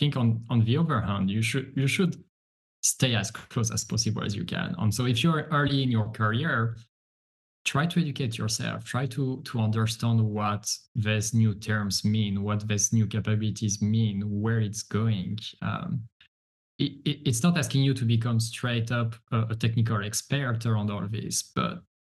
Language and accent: English; France; English is a second language; As you can tell, possibly from my accent, I'm French. I'm in what people call an ESL, English second language.